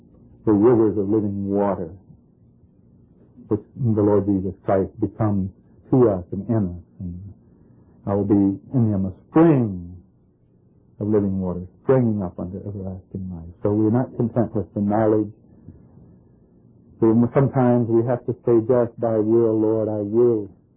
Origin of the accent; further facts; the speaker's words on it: Bowie, Maryland, United States; I come from Bowie, Maryland. There are a couple of families of us there.